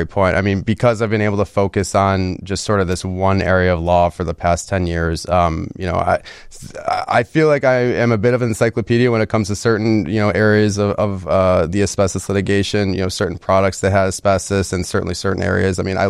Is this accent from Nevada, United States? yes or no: no; Highland Park, Illinois, United States; Yep. I'm from Highland Park originally. I've spent all my time either in Chicago or the suburbs.